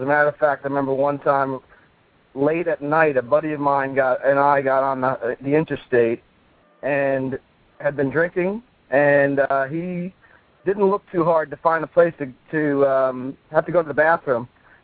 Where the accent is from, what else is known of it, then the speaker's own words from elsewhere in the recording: United States; accent: Yankee; I knew the minute I opened my mouth and spoke with my Yankee accent that I was going to be target practice.